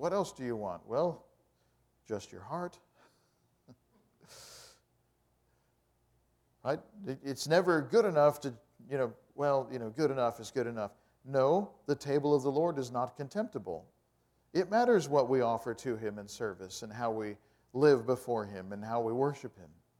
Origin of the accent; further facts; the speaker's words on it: Texas, United States; Everybody kind of apologizes for the heat, but I am from Texas, and heat is not that unusual down there